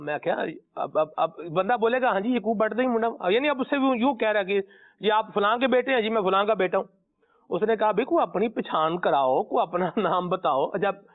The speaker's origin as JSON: {"language": "Urdu", "region": "Punjab", "country": "Pakistan", "said": "میرا تعلق پنجاب سے ہے, اوریجنل میرا پنجاب ہے."}